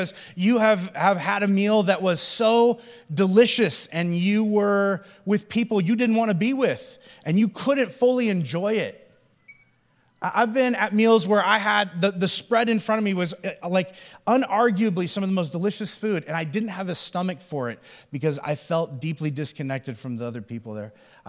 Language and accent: English; Midwest, United States; and I'm from the Midwest, so it's like all these casseroles and things that people are putting out